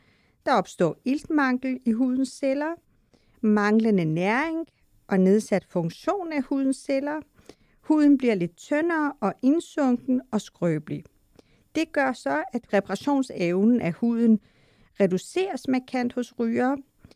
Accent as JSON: {"language": "Danish", "country": "Iran", "said": "jeg kommer oprindeligt fra Iran selv, og har den her mørkebrun hud."}